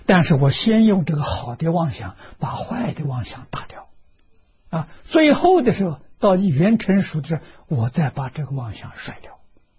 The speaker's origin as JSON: {"language": "Chinese", "country": "China", "said": "这我们中国人称他叫玉皇大帝"}